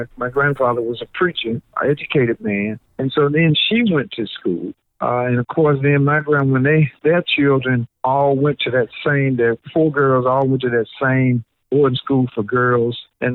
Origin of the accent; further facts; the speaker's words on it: Memphis, Tennessee, United States; I'm from Memphis, Tennessee. My high school was Melrose.